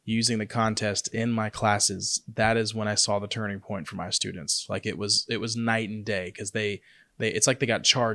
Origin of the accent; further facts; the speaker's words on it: Atlanta, Georgia, United States; it makes me feel like I'm back home, because Chick-fil-A was founded in my home country, Atlanta, Georgia.